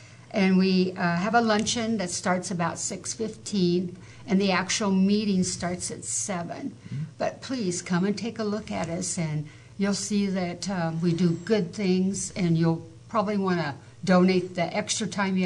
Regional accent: West Coast, United States; my phone number is from West Coast phone number. I'm from the West Coast.

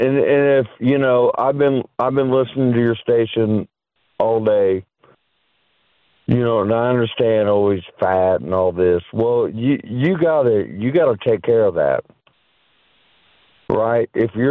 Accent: Oklahoma, United States; now in Dallas, United States; I was born and raised in Oklahoma, right?

